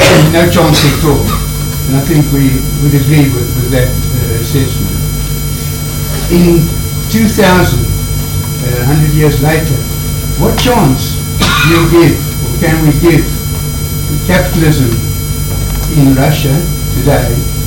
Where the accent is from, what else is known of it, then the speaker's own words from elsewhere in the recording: South Africa; from South Africa.